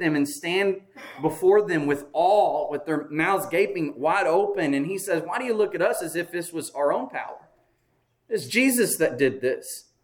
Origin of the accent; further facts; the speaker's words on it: United States; Being an American, we have this idea that we have some kind of right